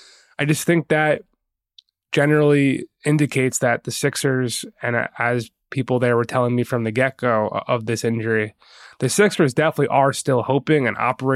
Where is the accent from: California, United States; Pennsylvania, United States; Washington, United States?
Pennsylvania, United States; Philadelphia; now in New York, United States; Philly New York would really be my matchup because I'm from Philly, live here.